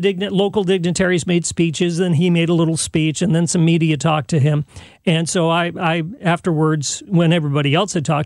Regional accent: San Jose, California, United States; Anyway, so I was doing news in my hometown. San Jose, California, which is Silicon Valley.

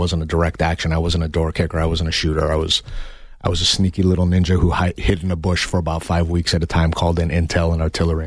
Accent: United States; firearms, being an American, firearms is a very, you know, significant portion of that journey. And I was lucky enough, once we moved to Tucson

